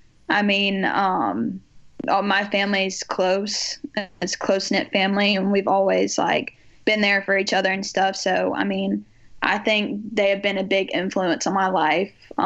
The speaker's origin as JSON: {"language": "English", "town": "Hoover", "region": "Alabama", "country": "United States", "tie": "born or raised there", "also_born_or_lived": "Selma", "lives_now": "Mobile, United States", "said": "Well, so my whole family, like my mom and dad, are from Selma, and I was born in Selma. And then we moved kind of around a little bit, but then I grew up mostly in Hoover, so."}